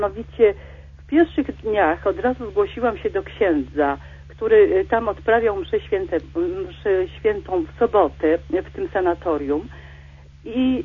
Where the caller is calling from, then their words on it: Kraków, Lesser Poland, Poland; z Krakowa.